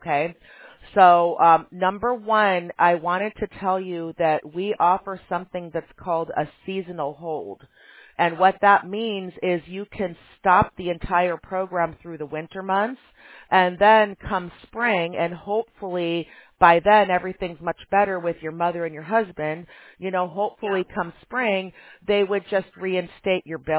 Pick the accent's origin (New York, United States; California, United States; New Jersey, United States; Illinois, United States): Illinois, United States; Chicago; Well, I grew up in Chicago, and it was always April or May for me, you know, by the time the winter months started going away.